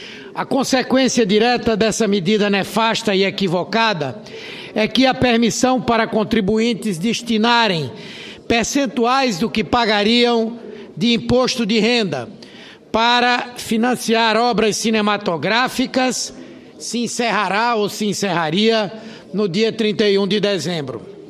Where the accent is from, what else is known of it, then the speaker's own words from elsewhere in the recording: Pernambuco, Brazil; Eu, por exemplo, sou de Pernambuco, um estado onde a indústria cinematográfica renasceu de uma forma belíssima e produzindo filmes mundialmente reconhecidos.